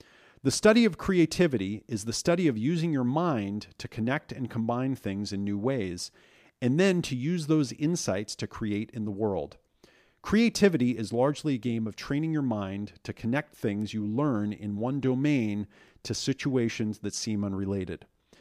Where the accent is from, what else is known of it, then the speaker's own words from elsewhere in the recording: Oregon, United States; a track and field coach from my home state of Oregon